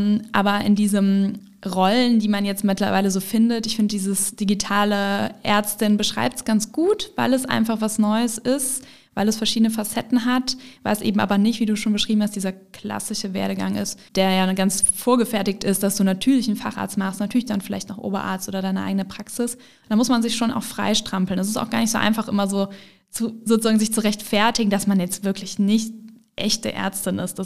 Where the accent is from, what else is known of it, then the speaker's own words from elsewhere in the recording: Rhineland, Germany; Und trotzdem ist dieses Heimatgefühl für mich als Rheinländerin natürlich hier total stark.